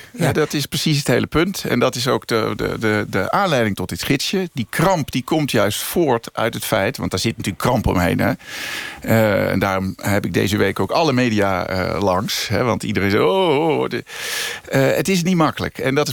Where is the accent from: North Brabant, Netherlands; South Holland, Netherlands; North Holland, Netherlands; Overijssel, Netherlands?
Overijssel, Netherlands; daar ben ik als Tukker heel gevoelig